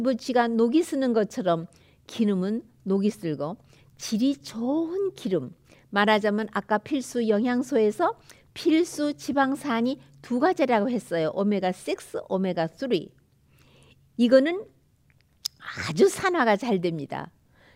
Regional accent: Changcheon-dong, Seoul, South Korea; 저는 창천동이라는 곳에서 이화대학과 연희대학이 있는 그 근처의 동네입니다. 거기서 어린 시절을 자랐습니다.

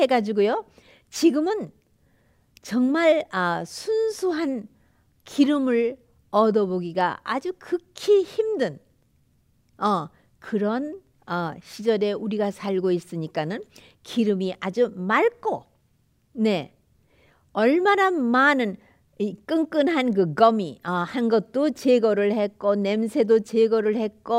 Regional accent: Changcheon-dong, Seoul, South Korea; 저는 창천동이라는 곳에서 이화대학과 연희대학이 있는 그 근처의 동네입니다. 거기서 어린 시절을 자랐습니다.

